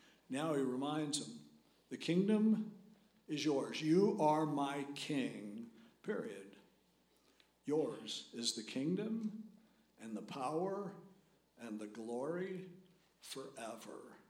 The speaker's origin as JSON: {"language": "English", "country": "United States", "said": "And I'm an American and I'll vote."}